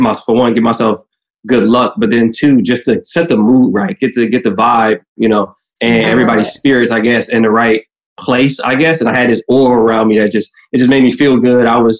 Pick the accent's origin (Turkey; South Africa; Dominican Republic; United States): United States; Midwest; I'm from the Midwest too. I say folks all the time.